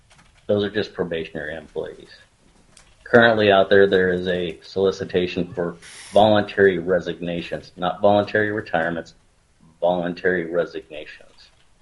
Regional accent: Alaska, United States; born there; I was born in Alaska.

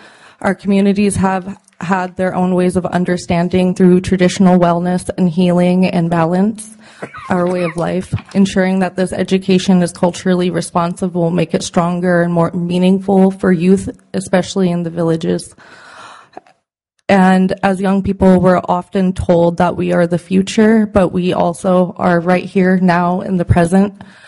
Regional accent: Fort Yukon, Alaska, United States; I'm from Fort Yukon, but I'm currently learning my ancestral language up at UAF, Alaska Native Language Center. And I am Gwetchin

